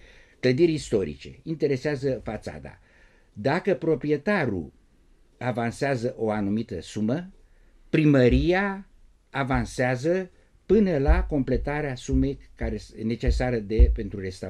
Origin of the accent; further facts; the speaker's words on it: Bucharest, Romania; În primul rând îmi place Bucureștiul pentru că, ca să zic așa, e orașul meu natal.